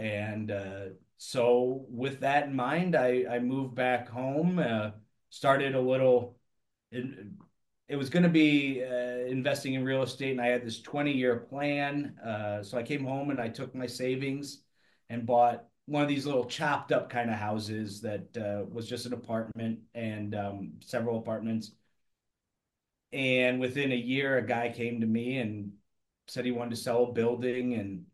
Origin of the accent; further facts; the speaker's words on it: Valparaiso, Indiana, United States; And I'm from Valparaiso, Indiana, which is about a 35, 40-minute drive from there.